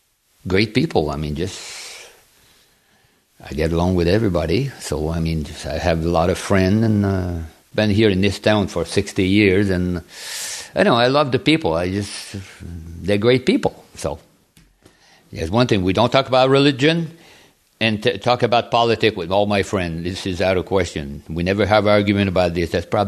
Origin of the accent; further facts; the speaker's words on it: Canada; Well, first of all, in Canada, to go to school, you have to be 6 years old to start school. And I was born on September 30th. So I started school, I was 7 years old by the time